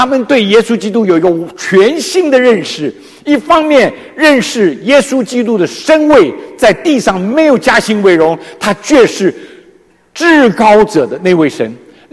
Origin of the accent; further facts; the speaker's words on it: China; 哎呀，我们中国人呢怎么一算呢